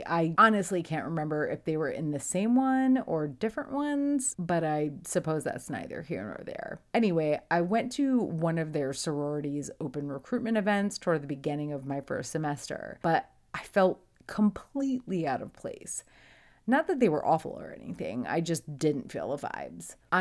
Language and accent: English; Connecticut, United States; moved away as an adult; but really I knew that I wanted to be somewhere warmer than my home state of Connecticut.